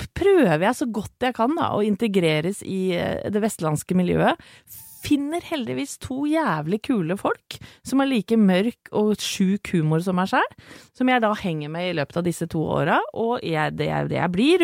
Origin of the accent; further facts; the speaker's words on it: Vestfold, Norway; du må huske at jeg kom fra Vestfold, som by på by på by. Det ikke Oslo, men det ganske urbant allikevel, det mye folk, og det jeg glad i.